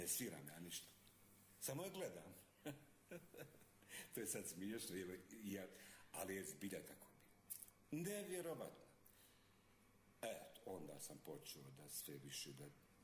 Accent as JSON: {"language": "Serbian", "town": "Čajniče", "region": "Republika Srpska", "country": "Bosnia & Herzegovina", "tie": "born there", "said": "Jesam, ja sam rođen u Čajniču."}